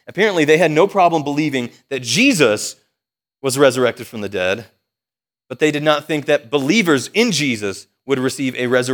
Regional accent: Ohio, United States; I'm from Ohio.

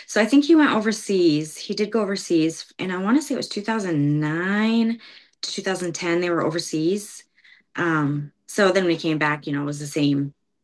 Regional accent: Derby Line, Vermont, United States; We grew up in Derby Line, then we moved to Derby.

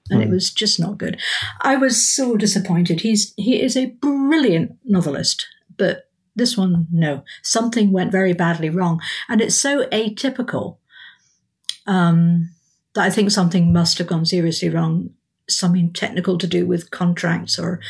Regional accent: Aberdeen, Scotland, United Kingdom; the one that's set in Aberdeen, because Aberdeen is my hometown.

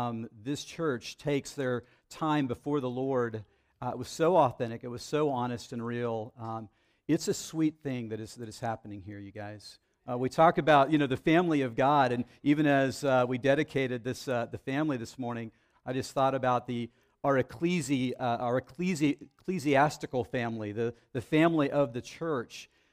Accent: Dallas, Texas, United States; I grew up in the Dallas area

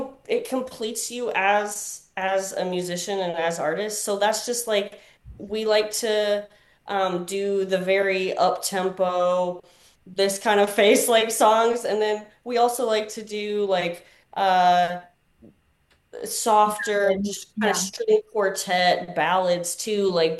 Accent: Colorado, United States; I'm from Colorado

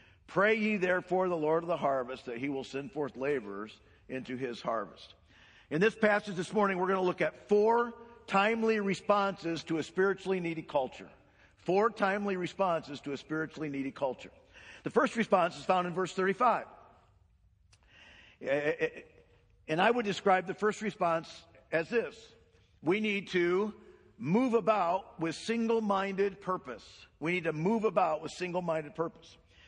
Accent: Flint, Michigan, United States; now in Buenos Aires, Argentina; I don't like snow. I grew up in Flint.

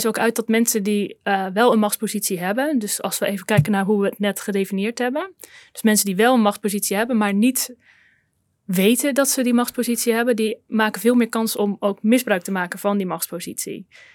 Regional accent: Netherlands; Ja, ja, wij vinden als Nederlanders macht een beetje een vies woord.

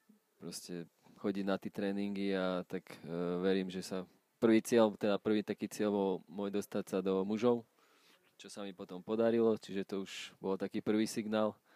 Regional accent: Považská Bystrica, Trenčín Region, Slovakia; som z Považskej Bystrice, tam 7. základná škola, ktorá bola zameraná na hádzanú a volejbal. Ja som tam chodil

